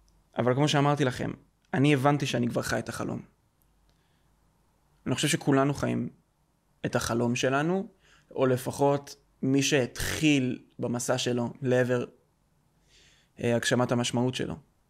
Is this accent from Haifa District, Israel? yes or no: no; Modi'in, Central District, Israel; אני ביסודי עברתי במודיעין, עיר שגדלתי בה מגיל 7 עד 12.